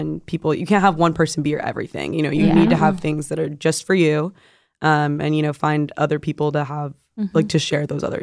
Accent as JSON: {"language": "English", "region": "Arizona", "country": "United States", "lives_now": "California, United States", "said": "A lot of my friends, like, kind of like, I'm from Arizona, so we moved. A lot of people move from Arizona to California, so it's like a kind of nice community that way"}